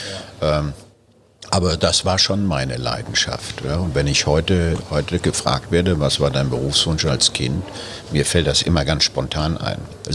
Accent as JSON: {"language": "German", "region": "Baden-Württemberg", "country": "Germany", "tie": "born or raised there"}